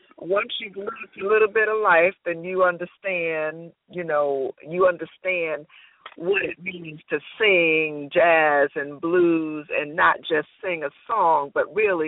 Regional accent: New Jersey, United States; Well, I'm originally from North New Jersey. I grew up in a house of music and jazz.

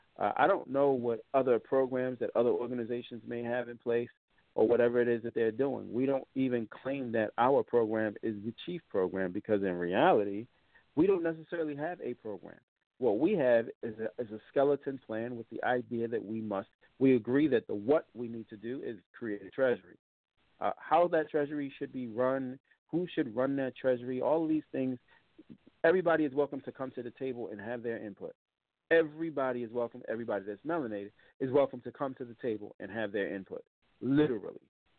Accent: Philadelphia, Pennsylvania, United States; oh, wow, you're from Philly, I'm from Philly too.

